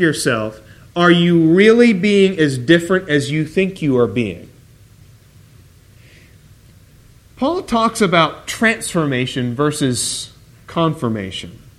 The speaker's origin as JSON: {"language": "English", "town": "Portland", "region": "Oregon", "country": "United States", "said": "You know, I mentioned I'm from Portland."}